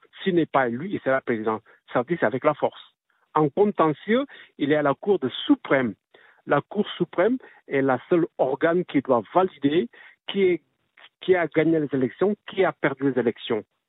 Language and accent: French; Guinea-Bissau; je suis originaire de la Guinée-Bissau.